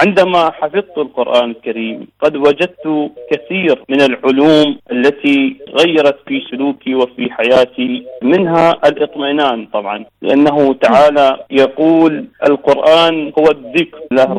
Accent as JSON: {"language": "Arabic", "town": "Basra", "region": "Basra Governorate", "country": "Iraq", "said": "أصلي من العراق ومن البصرة، متزوج ولدي طفلان بنت وولد، عملي صاحب محل مال حرة."}